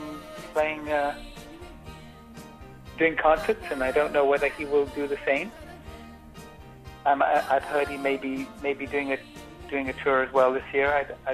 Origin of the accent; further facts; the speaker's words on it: England, United Kingdom; because I am English, that was a huge thrill for me.